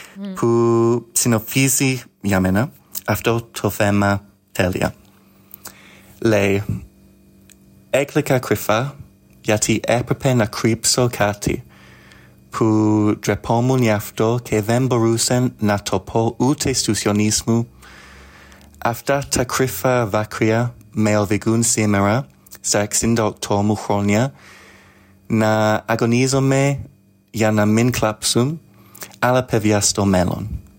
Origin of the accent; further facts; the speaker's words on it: Leeds, Yorkshire and the Humber, United Kingdom; Greek is a second language; στο Leeds. Είμαι από εκεί